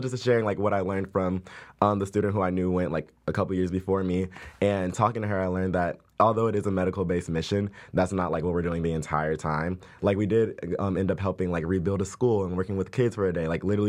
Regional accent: Carson, California, United States; I am from Carson, California, which is not too far from Malibu, maybe an hour south from here.

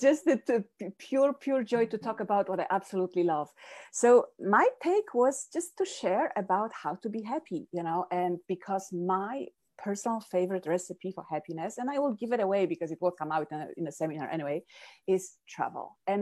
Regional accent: Poland; English is a second language; now in United States; I live on east coast of the United States, but as you hear from this accent, I wasn't born here. I am originally from Poland.

